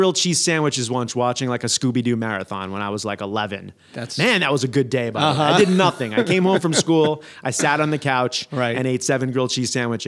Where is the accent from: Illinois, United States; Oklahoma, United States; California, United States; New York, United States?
New York, United States; No, I grew up on Long Island, so Strong Island.